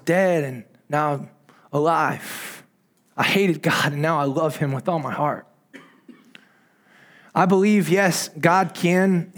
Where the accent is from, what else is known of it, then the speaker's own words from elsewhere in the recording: Indiana, United States; I grew up in the Midwest in Indiana, where it's very cold, rainy, and gray. We were very far from the sea.